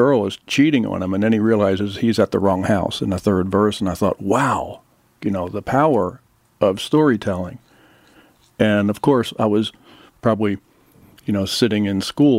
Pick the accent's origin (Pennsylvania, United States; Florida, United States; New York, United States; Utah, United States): Pennsylvania, United States; Philadelphia; You know, I grew up in the Philadelphia area, so doo-wop and Cameo Parkway were, you know, the first things I heard.